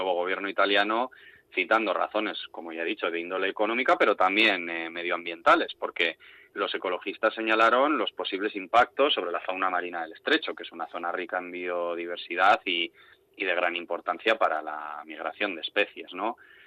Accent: Portugalete, Basque Country, Spain; Sí, claro, sí. Yo soy de Portu.

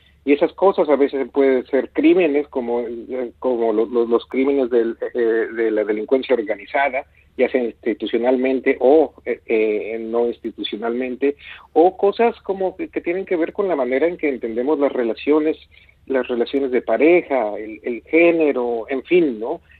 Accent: Pachuca, Hidalgo, Mexico; also born or lived in Actopan; yo no diría que es como se habla en Actopan, que es donde yo nací, aunque yo crecí en Pachuca, la capital del estado

